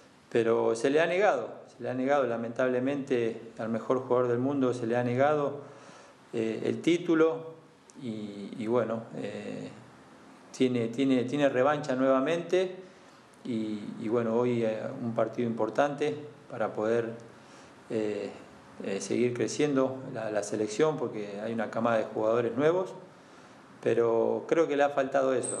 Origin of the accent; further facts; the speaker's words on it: Argentina; Soy argentino, ¿qué te puedo decir?